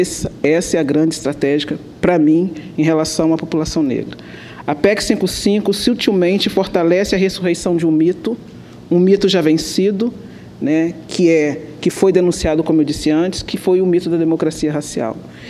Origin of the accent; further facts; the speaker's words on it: Brazil; O que você tem que entender é que você é brasileiro e que tudo importa para nós, somos brasileiros, e que não concordamos com esse processo.